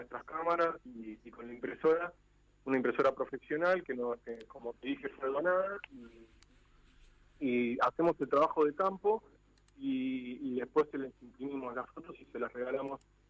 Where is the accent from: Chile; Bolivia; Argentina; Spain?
Argentina; La Plata, Buenos Aires Province; porque nosotros somos platenses y lo conocemos medio de los libros o de alguna cosa